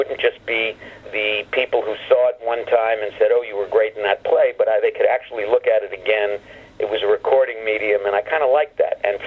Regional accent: Brooklyn, New York, United States; also born or lived in Los Angeles; I am from Brooklyn, New York, and my rabbi was Avram Heller at the Flappish Jewish Center. So everything dates back to New York.

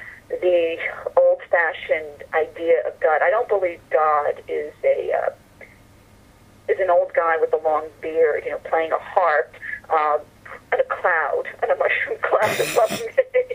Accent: Fair Lawn, New Jersey, United States; I grew up in Fairlawn, New Jersey, but the synagogue was in Patterson

